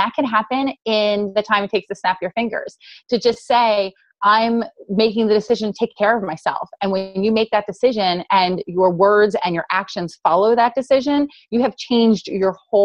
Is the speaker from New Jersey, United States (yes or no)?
yes; New Jersey, United States; You know, I'm this mom from Jersey, from South Jersey, which is like the worst of Jersey.